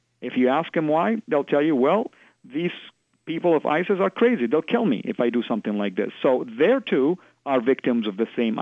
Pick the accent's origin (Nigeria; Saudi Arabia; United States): Saudi Arabia; I lived and I came from Saudi Arabia.